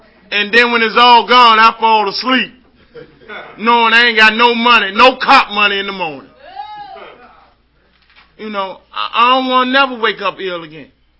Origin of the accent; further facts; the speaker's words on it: Washington, District of Columbia, United States; I was living in a rooming house. I'm from Washington, D.C. I was living in a rooming house on 49th and Nanny Helen Burroughs.